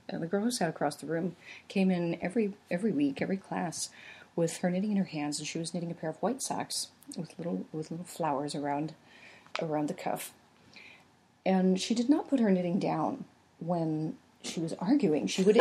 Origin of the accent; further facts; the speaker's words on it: Indiana, United States; So I am a Hoosier girl, born and bred.